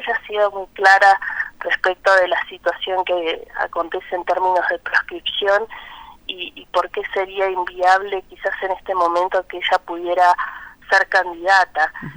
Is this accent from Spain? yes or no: no; Argentina; no solamente como argentinos